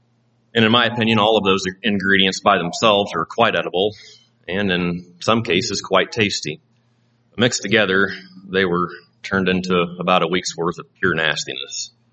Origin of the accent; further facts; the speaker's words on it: Missouri, United States; I suppose if you're an Iowa farmer, you're probably walking by or around barns, But I'm from Missouri, so I was walking by a shed.